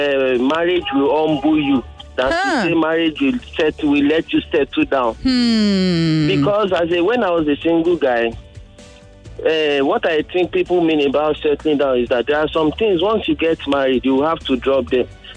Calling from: Ikorodu, Lagos, Nigeria; I'm calling from Ikorodu.

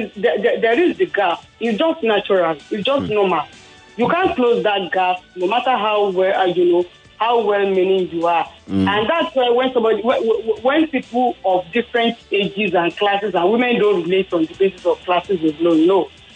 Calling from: Ikeja, Lagos, Nigeria; I'm calling from Ikeja.

